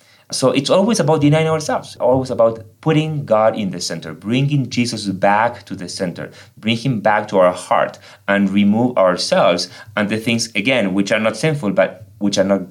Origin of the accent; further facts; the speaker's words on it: Argentina; English is a second language; moved away as an adult; now in United States; Everyone knows that I'm from Argentina. You can hear that, right? So anyway, so I'm from Argentina. I came to the States almost 13 years ago.